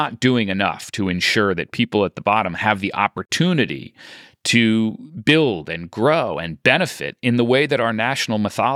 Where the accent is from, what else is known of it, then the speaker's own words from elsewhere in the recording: United States; I hope, and I say this, you know, not only as an American, but also, frankly, as a dad